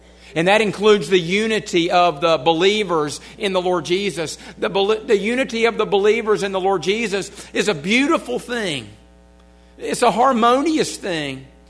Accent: United States; born there; Yes, I'm still from the United States of America. This is where I was born. My citizenship is here as far as this earth is concerned.

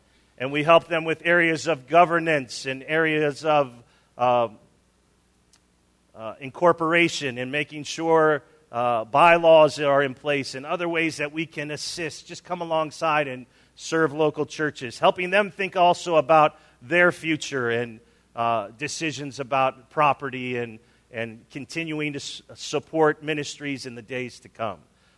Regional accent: Chicago, Illinois, United States; I grew up in Chicago.

